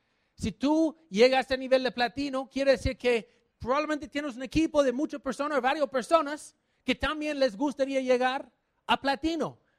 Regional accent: New York, United States; also born or lived in New Jersey; Yo soy de Nueva York. Yo sé que parezco mexicano, pero no es cierto. Yo nací en Nueva Jersey, yo trabajaba como vendedor de acciones en Nueva York.

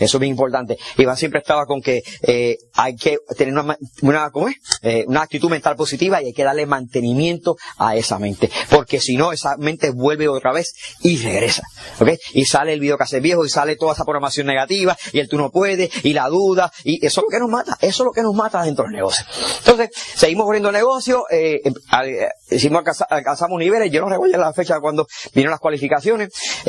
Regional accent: Puerto Rico; also born or lived in New York; yo nací por accidente en New York, porque mi papá fueron en los 60 a buscar el sueño americano, que nunca lo encontraron. Entonces, regresamos a Puerto Rico, yo tenía 4 años.

